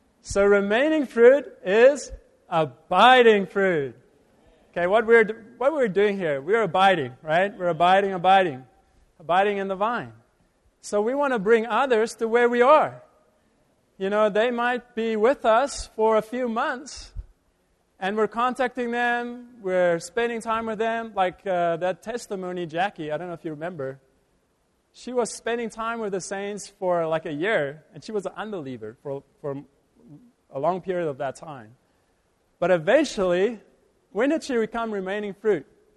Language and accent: English; South Africa; now in Los Angeles, United States; If I was, you know, I'm from South Africa.